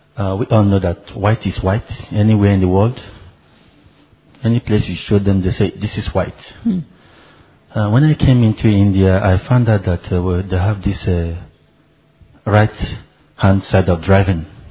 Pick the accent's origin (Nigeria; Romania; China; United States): Nigeria; I'm from Nigeria.